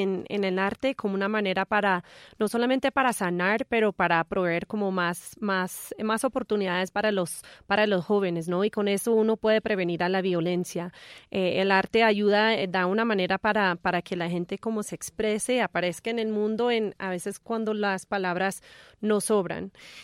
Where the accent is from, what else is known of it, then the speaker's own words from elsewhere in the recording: New York, United States; como yo soy una gringa neoyorquina poniendo mi granito de arena